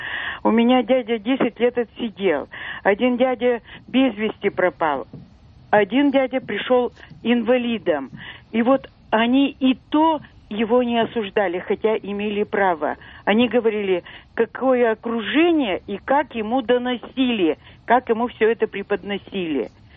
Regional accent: Perm, Perm Krai, Russia; Я из Перми.

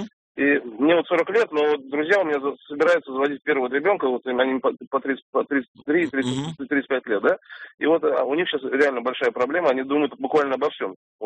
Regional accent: Saint Petersburg, Russia; я из Санкт-Петербурга.

